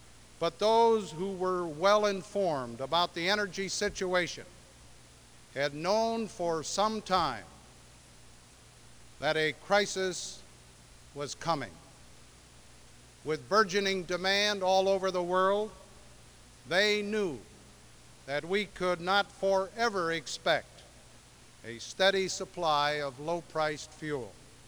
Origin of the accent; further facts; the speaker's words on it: Michigan, United States; On behalf of the American people, on behalf of my home state of Michigan, on behalf of the city of Detroit